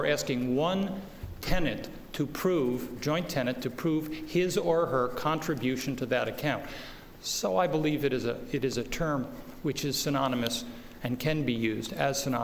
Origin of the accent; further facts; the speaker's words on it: Avon, Ohio, United States; I'm from Avon, Ohio